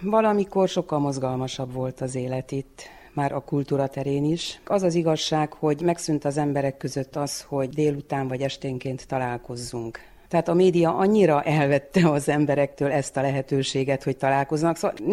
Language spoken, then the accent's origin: Hungarian; Nyárádmagyarós, Mureș County, Romania; Sose vágytam elmenni innen. Itt születtem én Nyárád Magyaroson, itt jártam 8. osztályig, utána középiskolába, Nyáradszeredába.